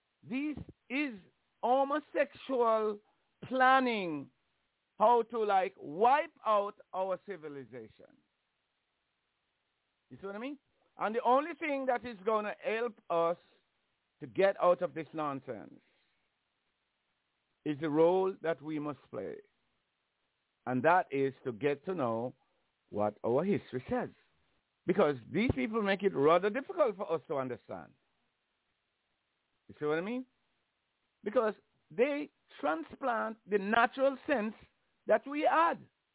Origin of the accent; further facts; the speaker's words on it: Jamaica; You know, it's simply like in the West Indies. I come from Jamaica.